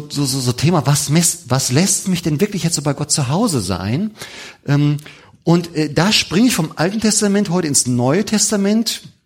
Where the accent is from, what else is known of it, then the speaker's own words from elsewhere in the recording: Germany; Als Deutsche wissen wir das.